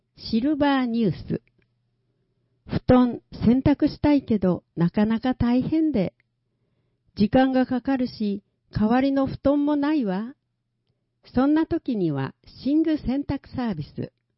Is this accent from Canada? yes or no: no; Malacca, Malaysia; 私の出身地、マレーシアのマラッカという町を訪れています。当時のマラッカはポルトガルの支配下にあり、多くの国から人や船が集まる国際的な貿易港でした。